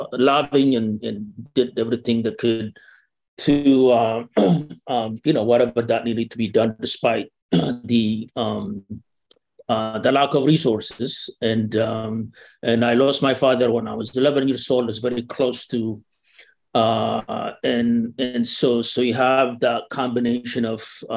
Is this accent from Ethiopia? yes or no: yes; Ethiopia; what's going on the streets back in Ethiopia were much more interesting than what goes on